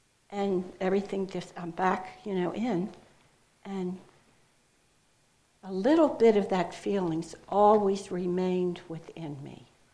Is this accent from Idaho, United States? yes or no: no; Baltimore, Maryland, United States; And I came from Baltimore